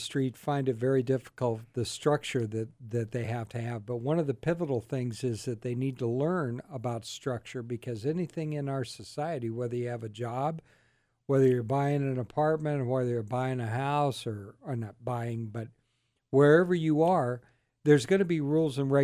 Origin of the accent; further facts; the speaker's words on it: Carmichael, California, United States; I grew up in Carmichael, so, you know.